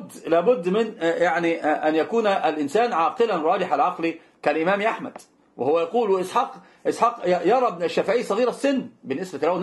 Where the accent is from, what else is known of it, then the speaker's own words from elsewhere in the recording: Alexandria, Alexandria Governorate, Egypt; وهي يعني أنا اسكندراني محض خالص.